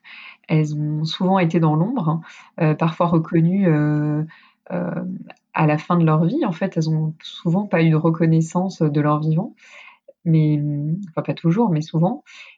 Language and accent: French; Paris, Île-de-France, France; comme je suis parisienne, la nature, elle n'est pas forcément au bout de la rue